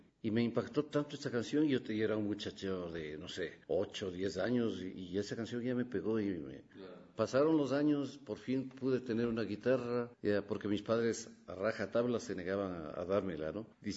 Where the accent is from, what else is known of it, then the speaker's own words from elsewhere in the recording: Quito, Pichincha, Ecuador; born there; Sí, soy nacido acá en Quito, buenas noches.